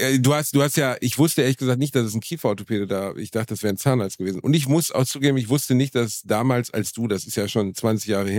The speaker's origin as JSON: {"language": "German", "town": "Gelsenkirchen", "region": "North Rhine-Westphalia", "country": "Germany", "also_born_or_lived": "Dortmund", "said": "Weißt du, ich bin aus Gelsenkirchen und habe in Dortmund gelebt, eine Frau aus Dortmund geheiratet"}